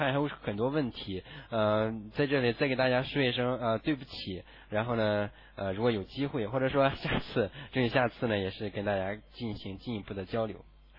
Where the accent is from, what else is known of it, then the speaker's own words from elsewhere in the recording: Tai'an, Shandong, China; 我家是泰安的，然后呢，99年呢在莱阳农学院毕业，然后呢一直在山东，然后今年呢在天津负责在生技集团天合力供职啊。